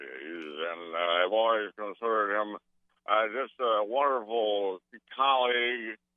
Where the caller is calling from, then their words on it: New York, United States; I'm calling you from New York